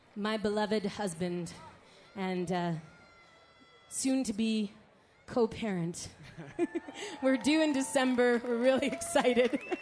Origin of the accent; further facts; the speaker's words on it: Montreal, Quebec, Canada; I grew up in Montreal, Quebec, Canada, and I have a Scottish mother. I had a French-Canadian foster family, and I just recently met my Grenadian-Canadian father